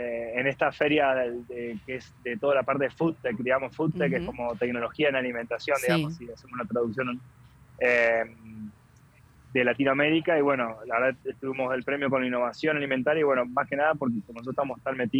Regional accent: Concordia, Entre Ríos, Argentina; moved away as an adult; also born or lived in Buenos Aires; now in Mexico; Yo soy de Concordia, me seguí. Así que sí, de Concordia, pero bueno, viví sí toda mi vida, hasta después bueno me mudé a Buenos Aires justamente un poco por el trabajo y hacer la maestría y bueno, ahora estoy viviendo en México hace un año y medio

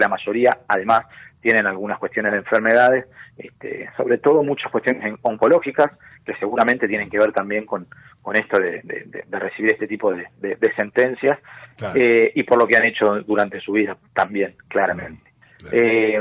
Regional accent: Argentina; si hay algo que nosotros reivindicamos y debemos sentirnos orgullosos como argentinos y argentinas

